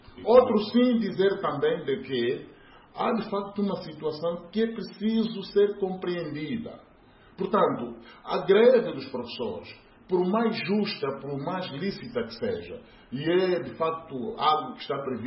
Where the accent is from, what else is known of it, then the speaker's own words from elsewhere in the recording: Angola; nós temos enquanto angolanos